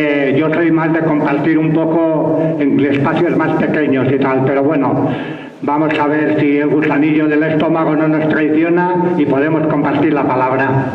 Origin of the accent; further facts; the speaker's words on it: Basque Country, Spain; Como digo, vengo del País Vasco, una lucha también que está situada en el Estado español.